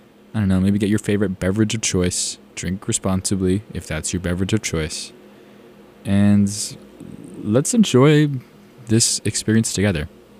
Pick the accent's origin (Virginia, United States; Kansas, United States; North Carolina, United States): North Carolina, United States; where my hometown is like an hour away from Asheville, North Carolina.